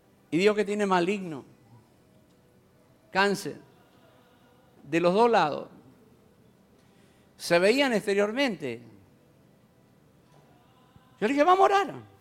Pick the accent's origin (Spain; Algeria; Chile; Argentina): Argentina; Córdoba; born there; Tengo una sobrina en La Borde, donde yo nací, provincia de Córdoba, pueblo de 5.000 habitantes.